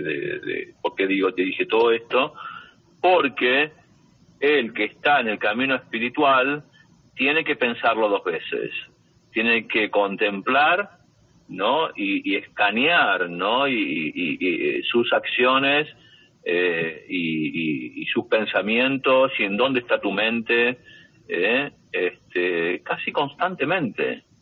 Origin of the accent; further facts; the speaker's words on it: Argentina; porque yo también soy argentino.